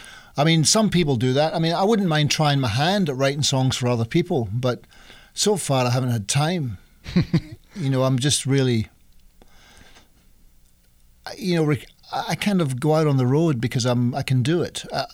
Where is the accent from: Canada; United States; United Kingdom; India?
United Kingdom; Scotland; I grew up in Scotland, and of course, I've supported Rangers because I was brought up a Protestant